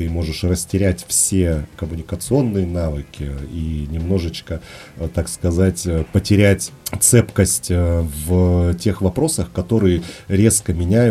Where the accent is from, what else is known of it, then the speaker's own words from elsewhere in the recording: Rostov Oblast, Russia; Сам я из Ростовской области.